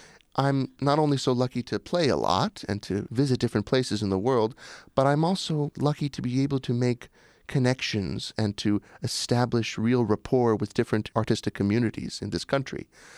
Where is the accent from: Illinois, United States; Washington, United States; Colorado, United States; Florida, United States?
Washington, United States; Seattle; I grew up in Seattle, Washington, because my father at the time was the music director of the Seattle Symphony.